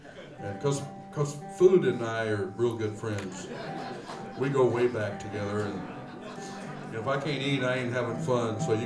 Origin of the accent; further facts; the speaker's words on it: Middlesboro, Kentucky, United States; born there; now in Nashville, United States; I was born in the South, but never lived there. I was born in Middlesbrough, Kentucky, because that's where my mom was.